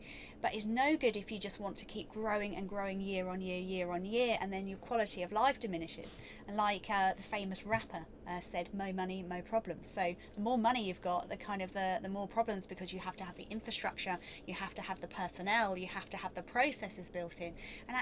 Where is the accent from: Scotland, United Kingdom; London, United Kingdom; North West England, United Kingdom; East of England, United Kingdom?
East of England, United Kingdom; Sheringham; You can't beat a Norfolk person. I'm originally from Sheringham